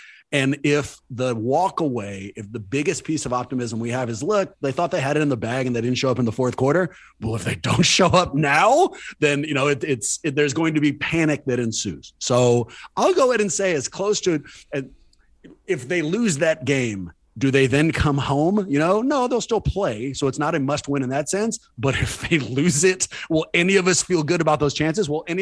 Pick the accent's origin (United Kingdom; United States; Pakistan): United States; Oakland, California; When the season is finally done and you got some time, I'm born and raised in Oakland. Let's go out there.